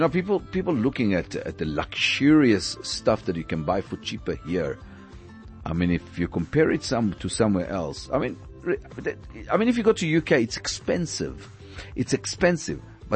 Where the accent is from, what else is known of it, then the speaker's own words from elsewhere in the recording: Israel; English is a second language; moved away as an adult; now in South Africa; when I came to South Africa first time, and I came from Israel